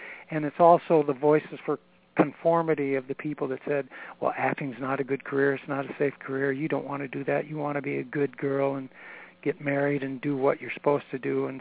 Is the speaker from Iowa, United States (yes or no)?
yes; Marshalltown, Iowa, United States; I'm from Marshalltown, Iowa, where I grew up.